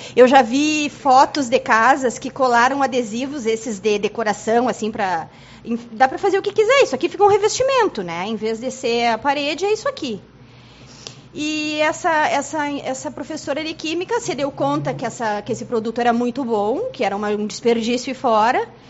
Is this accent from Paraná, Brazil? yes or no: no; Alegrete, Rio Grande do Sul, Brazil; Em Alegrete, que é a minha terra